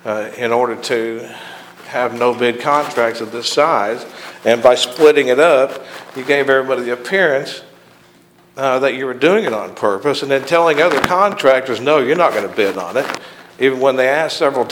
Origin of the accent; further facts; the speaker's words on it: Illinois, United States; I'm over here from Edgar County.